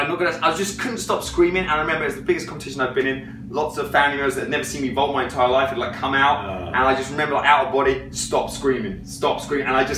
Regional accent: South East England, United Kingdom; I'm from England, South England

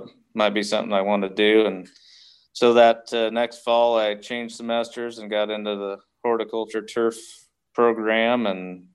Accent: Chappell, Nebraska, United States; I'm from Chapel, which is just down I-80 to the west, 2 hours.

